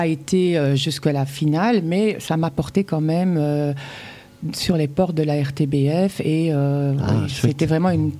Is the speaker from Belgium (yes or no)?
yes; Seraing, Wallonia, Belgium; Eh bien voilà, donc moi je viens de Serein, une région qui se situe